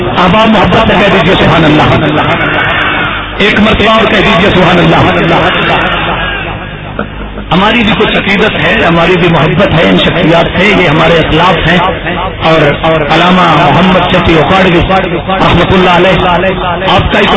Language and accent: Urdu; Punjab, Pakistan; first language Punjabi; چونکہ میرا تعلق پنجابی زبان سے ہے تو میں پنجابی میں